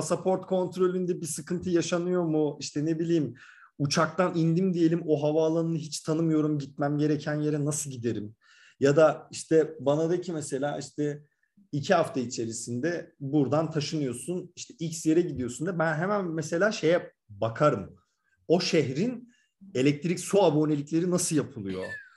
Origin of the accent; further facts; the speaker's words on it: Ankara, Turkey; ben bir Ankaralı olarak bir kere bile binmedim hiçbirine.